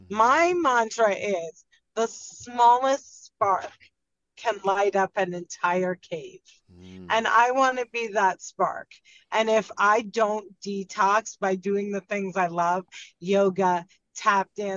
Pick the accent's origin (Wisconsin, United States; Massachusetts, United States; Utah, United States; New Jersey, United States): New Jersey, United States; But I'm also from New Jersey, and all summer long, Thursday is our Friday and Friday is our Saturday.